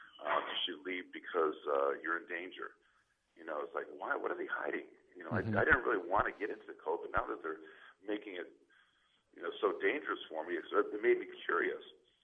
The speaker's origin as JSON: {"language": "English", "town": "Dubuque", "region": "Iowa", "country": "United States", "said": "You know, I'm from Dubuque, Iowa."}